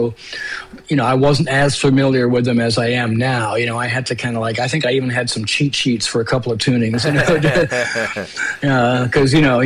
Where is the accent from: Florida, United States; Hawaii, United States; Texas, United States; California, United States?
Florida, United States; also born or lived in Canada; You know, I was born in Canada, yeah. So the short story is my family moved to Florida when I was like nine, so I kind of grew up there.